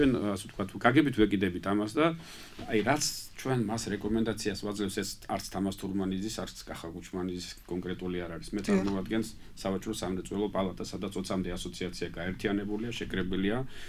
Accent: Batumi, Adjara, Georgia; ჩვენ ბათუმელები ვართ და ჩვენ გვაქვს მასთან ისე კომუნიკაციაც

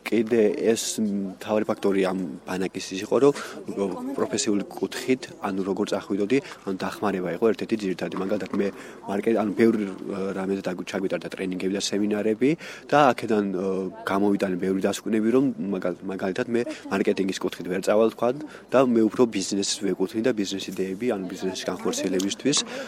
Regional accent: Adjara, Georgia; აჭარიდან ვიყავი

